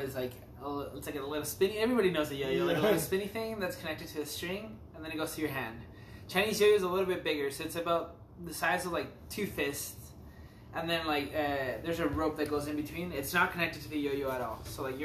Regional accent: Chile; Well, I remember, so I'm from Chile.

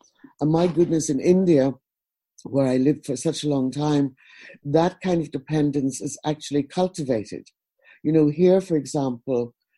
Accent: Ulster, Ireland; Very small place, beautiful in its own way, but that's exactly the place that I grew up in.

